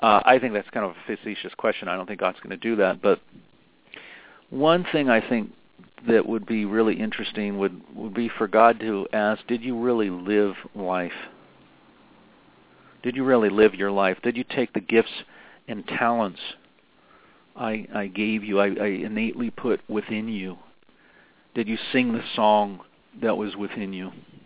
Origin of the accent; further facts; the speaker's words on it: Pittsburgh, Pennsylvania, United States; I grew up in Pittsburgh playing guitar in the bars of Pittsburgh.